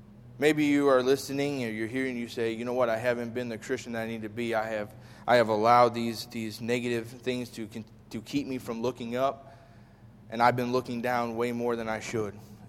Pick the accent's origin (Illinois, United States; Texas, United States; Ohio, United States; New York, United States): Illinois, United States; Chicago; I'm from Chicago, and I used to watch the Chicago Bulls during this era all the time.